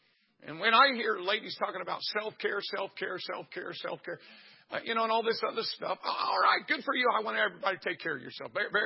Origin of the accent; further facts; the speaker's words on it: Jasonville, Indiana, United States; I'm from Jasonville, Indiana, folks. 1,900 people. We got one stoplight.